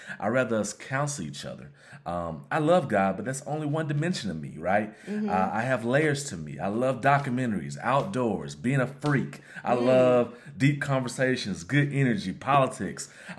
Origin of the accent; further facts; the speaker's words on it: Birmingham, Alabama, United States; We hail from Birmingham, Alabama. I grew up on the western side of Birmingham.